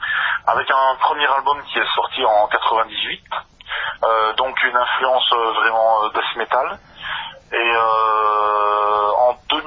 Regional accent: Pays de la Loire, France; moi je venais de Vendée. J'étais en Vendée et puis je cherchais un groupe en revenant sur la Lorraine.

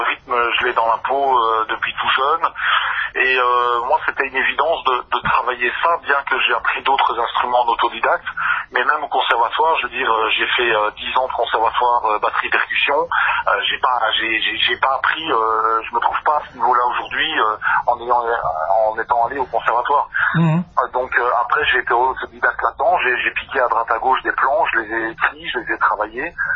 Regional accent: Pays de la Loire, France; moi je venais de Vendée. J'étais en Vendée et puis je cherchais un groupe en revenant sur la Lorraine.

